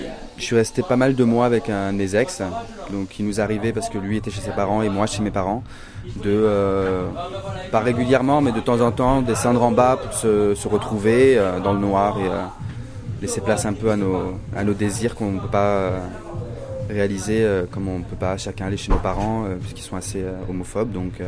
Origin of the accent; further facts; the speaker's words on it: Paris, Île-de-France, France; now in Marseille, France; moi, je suis de Paris. Ça fait un an que je suis ici.